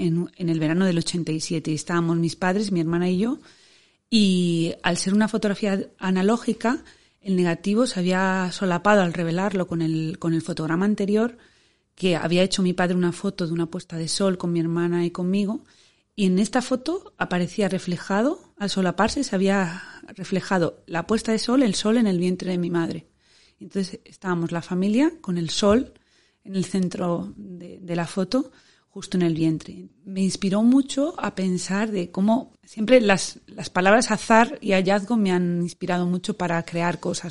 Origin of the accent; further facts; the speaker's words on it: Madrid, Community of Madrid, Spain; Soy de Madrid, pero mi trayectoria en el mundo del cine empezó en Turín, en realidad.